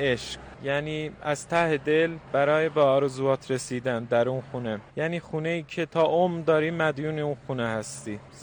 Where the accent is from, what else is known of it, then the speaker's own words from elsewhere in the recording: Ardabil, Ardabil Province, Iran; من واسه یه کار اداری رفته بودم یه شهر دیگه ای که برگشتم الان با اتوبوس همین الان رسیدم اردبیل، یعنی وطن خودم.